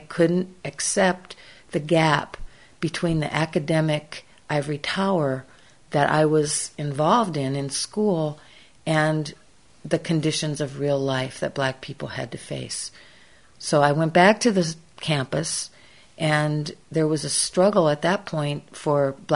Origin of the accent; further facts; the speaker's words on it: Iowa, United States; I was brought up in Iowa. I really always have considered myself to be a very ordinary person.